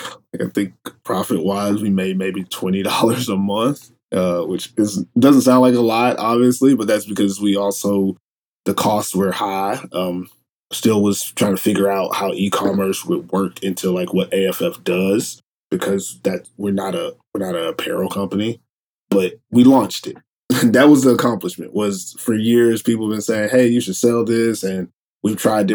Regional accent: Lahti, Päijät-Häme, Finland; And in my hometown, Lahti, we had a camp for basketball for girls and boys.

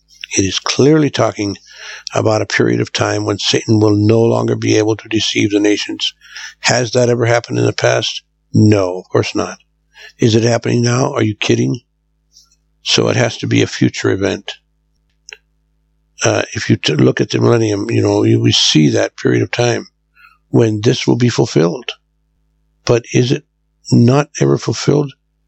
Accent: Japan; I grew up in Japan, and it was a very peaceful society.

